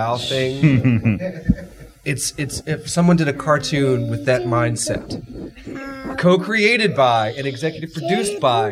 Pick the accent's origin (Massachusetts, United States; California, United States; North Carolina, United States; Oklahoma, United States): North Carolina, United States; Keep in mind, I'm from North Carolina, so I know what I'm saying when I say this.